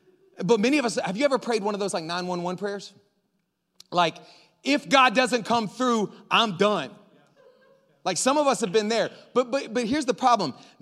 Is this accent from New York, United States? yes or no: no; Florida, United States; I grew up in the Gulf of Mexico, like down in the Panhandle, Florida.